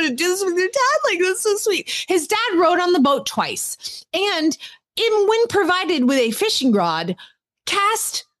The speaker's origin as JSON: {"language": "English", "town": "Atlanta", "region": "Georgia", "country": "United States", "said": "I'm from Atlanta, so I know how things go."}